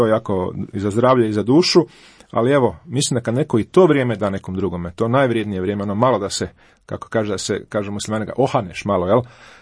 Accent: Zagreb, City of Zagreb, Croatia; born there; gdje su Zagrepčani, ja sam rođen u Zagrebu

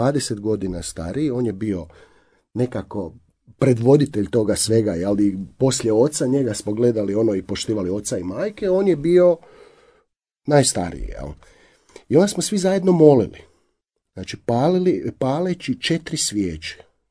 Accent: Slavonia, Croatia; ja sam odrastao u Slavoniji, u katoličkoj obitelji hercegovačkih korijena

